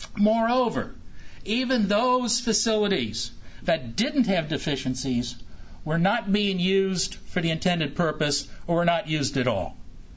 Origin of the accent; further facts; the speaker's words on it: Ohio, United States; now in Washington, United States; Now, I've been in Washington for 30-some years, but I came from Ohio, and maybe I keep this Midwestern approach to issues